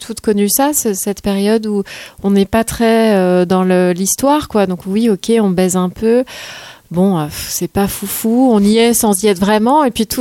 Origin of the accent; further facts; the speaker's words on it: Île-de-France, France; c'est mes origines de Seine-et-Marne. Je suis meulnaise, moi. Qu'est-ce que vous voulez? Je suis de la Brie